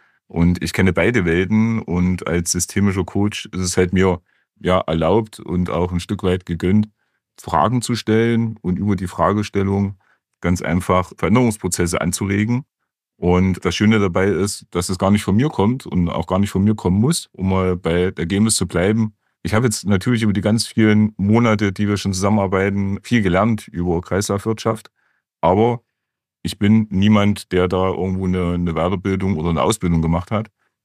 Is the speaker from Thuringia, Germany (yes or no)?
yes; Bad Langensalza, Thuringia, Germany; ich lebe mein ganzes Leben schon in Thüringen, in dem schönen, beschaulichen Städtchen Bad Langensalza. Blühendste Stadt Europas übrigens, waren wir mal vor ein paar Jahren